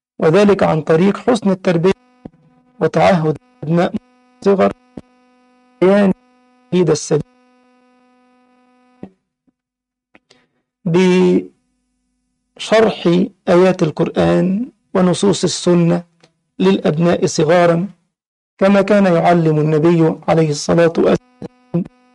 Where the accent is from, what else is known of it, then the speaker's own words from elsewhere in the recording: Egypt; عندنا في مصر يقولون كلمة يا ريت ما تعمر بيت